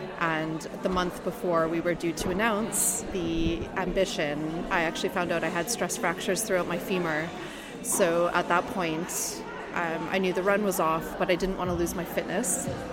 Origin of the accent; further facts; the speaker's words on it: Canada; In my home country of Canada.